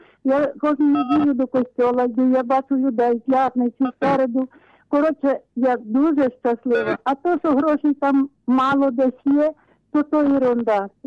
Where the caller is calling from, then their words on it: Vinnytsia Oblast, Ukraine; Я з Вінницької області, дуже точно всі не буду казати. Мені 73 роки.